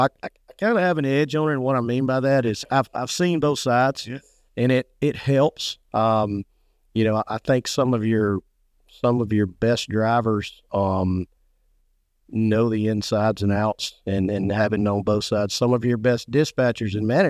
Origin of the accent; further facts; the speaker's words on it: Alabama, United States; I'm born and raised in God's beautiful state, Alabama.